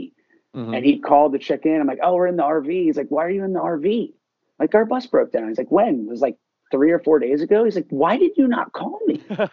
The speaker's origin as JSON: {"language": "English", "region": "Florida", "country": "United States", "said": "To put it frankly, we're all kids from Florida."}